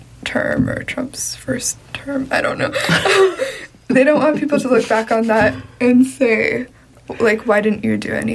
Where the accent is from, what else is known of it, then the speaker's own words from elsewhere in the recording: Canada; And, I'm Canadian, my family's Canadian, and when I go to Canada